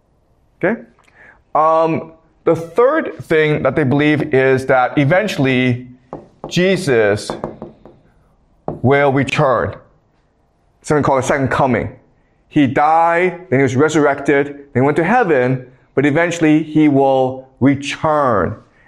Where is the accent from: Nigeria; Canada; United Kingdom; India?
Canada; as you know, I grew up in Canada and I studied in the United States.